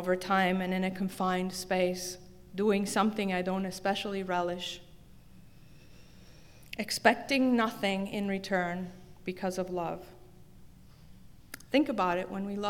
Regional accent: Palermo, Sicily, Italy; My mom brought me a piece of it from my hometown of Palermo, Sicily

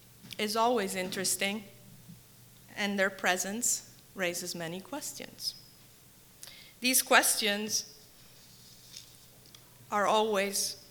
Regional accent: Palermo, Sicily, Italy; So I grew up in Palermo, Sicily, and during what one would call my formative years, a period of about 8 to 10

